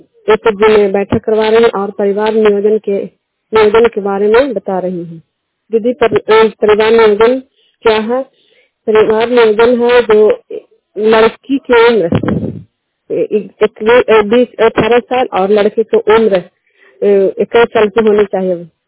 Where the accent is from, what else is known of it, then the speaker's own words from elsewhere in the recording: Bihar, India; मैं दिल्ली चंगा के रहने वाली हूँ, प्रखंड चंडी, जिला नालंदा, अराद पंचायत